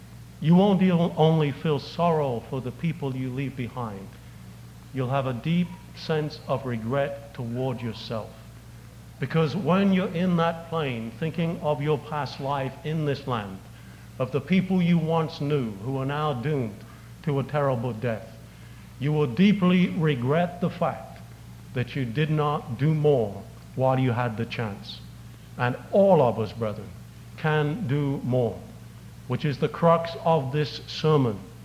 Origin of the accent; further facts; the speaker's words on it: England, United Kingdom; because I was brought up in England, struck a chord within me.